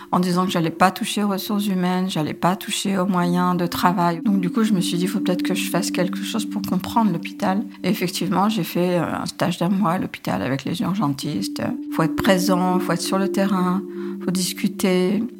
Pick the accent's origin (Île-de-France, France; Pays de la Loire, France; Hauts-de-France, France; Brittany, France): Hauts-de-France, France; je suis du Pas-de-Calais, j'ai 68 ans.